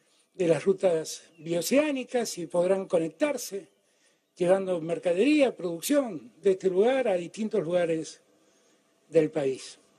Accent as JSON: {"language": "Spanish", "region": "Buenos Aires", "country": "Argentina", "said": "El derecho que tengo yo como porteño."}